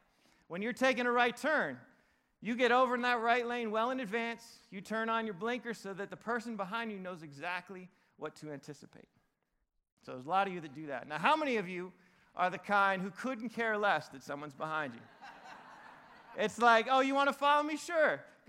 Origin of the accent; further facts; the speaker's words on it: New England, United States; My brothers, I got two younger brothers, and they both live in Nashville. We grew up in New England, so New England just still feels like home to all of us